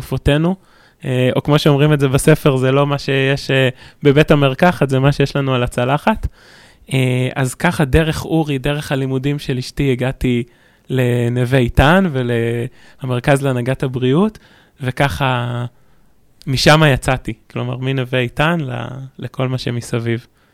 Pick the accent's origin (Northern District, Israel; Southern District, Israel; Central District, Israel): Central District, Israel; Hod HaSharon; אני נולדתי בהוד השרון, וגדלתי בהוד השרון כל החיים